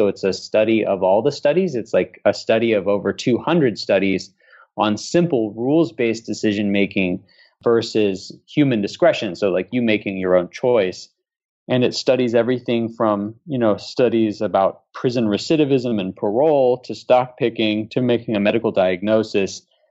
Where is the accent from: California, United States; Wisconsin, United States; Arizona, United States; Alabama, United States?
Alabama, United States; And then, you know, I'm from Alabama, so we'll use an Alabama football one.